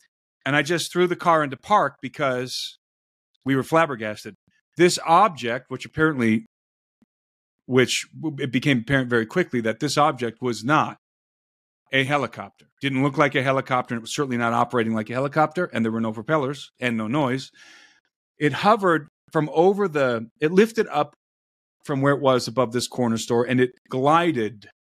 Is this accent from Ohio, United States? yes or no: yes; Brook Park, Ohio, United States; I grew up in Brook Park, Ohio.